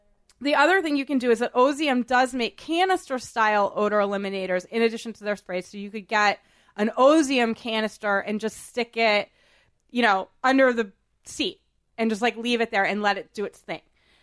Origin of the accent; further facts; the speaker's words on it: Boston, Massachusetts, United States; I always say, you know, I grew up in Boston.